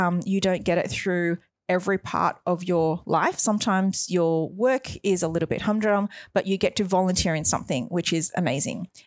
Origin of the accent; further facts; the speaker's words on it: Melbourne, Victoria, Australia; I'm from Melbourne.